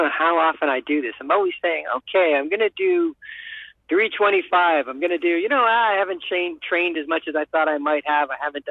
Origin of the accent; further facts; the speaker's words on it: New York, United States; which I'm originally from New York, and I've never run the New York Marathon